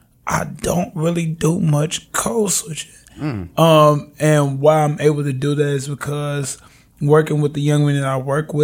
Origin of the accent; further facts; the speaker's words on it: Chicago, Illinois, United States; I grew up in the Englewood community on the south side of Chicago, off 63rd Street, 63rd and Parnell to be exact.